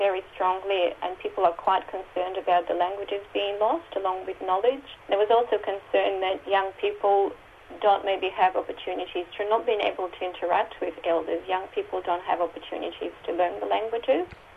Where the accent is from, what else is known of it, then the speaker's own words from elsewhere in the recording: Belarus; And like you, I actually grew up in Eastern Europe. I grew up in Belarus, in former Soviet Union. I grew up in a small village where I would describe it as a fairly tribal village.